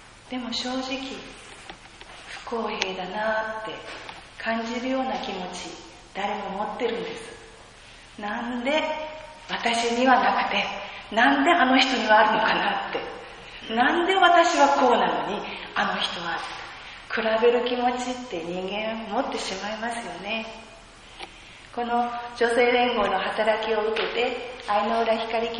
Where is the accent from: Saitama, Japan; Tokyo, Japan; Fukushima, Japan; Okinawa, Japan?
Okinawa, Japan; 沖縄に生まれたがゆえ、沖縄で育ったがゆえ